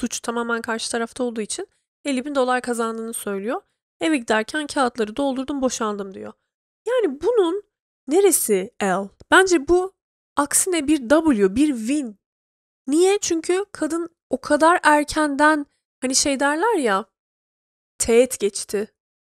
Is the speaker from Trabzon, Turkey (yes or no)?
yes; Trabzon, Turkey; Çünkü sonuçta 18 yaşına kadar Trabzon'da doğdum, büyüdüm ben.